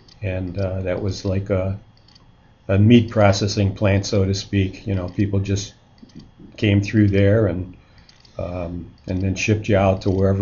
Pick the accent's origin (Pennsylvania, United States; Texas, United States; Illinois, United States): Illinois, United States; Chicago; I grew up near Douglas Park, which was kind of a bad neighborhood. It was a poor area.